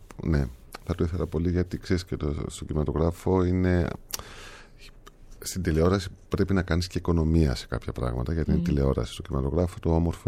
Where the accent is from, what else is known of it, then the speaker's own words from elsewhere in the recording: Cyprus; Όχι, απλά επειδή είμαι Κύπριος